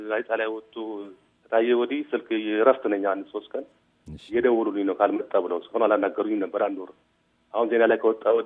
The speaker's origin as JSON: {"language": "Amharic", "region": "Addis Ababa", "country": "Ethiopia", "tie": "born or raised there", "also_born_or_lived": "Maryland", "moved": "as an adult", "lives_now": "Las Vegas, United States", "said": "እኔ የተወደድኩት አውቶስተራ አካባቢ ነው ያደግኩት፣ ወደ ሰፈር ሰላም አካባቢ ነው እና ከሰገድ ትምህርት ቤት ከቆልፌ ኮምፕሌክስ ነው የተማርኩት።"}